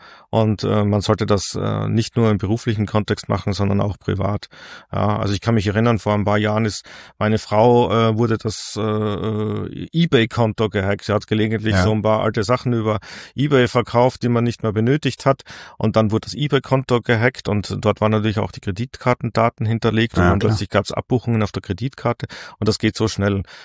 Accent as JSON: {"language": "German", "country": "Austria", "said": "ich komme ja aus Österreich, ich bin österreichischer Staatsbürger"}